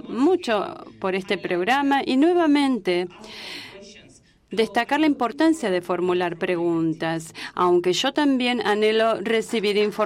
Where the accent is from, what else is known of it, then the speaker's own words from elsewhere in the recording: Armenia; Spanish is a second language; de Armenia.